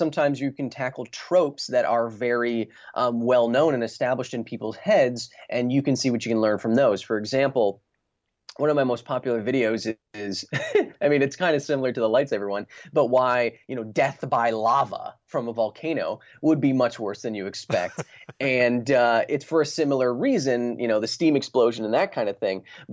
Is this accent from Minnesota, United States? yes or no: no; Wisconsin, United States; now in Los Angeles, United States; I grew up in Wisconsin watching, you know, shows like Mythbusters, and I've gotten the opportunity now, fortunate enough to work with some of the Mythbusters out here in Los Angeles.